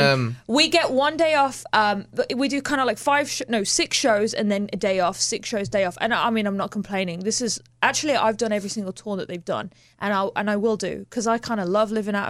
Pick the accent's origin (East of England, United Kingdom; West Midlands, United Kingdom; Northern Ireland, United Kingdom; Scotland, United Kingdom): West Midlands, United Kingdom; Birmingham; I grew up in Birmingham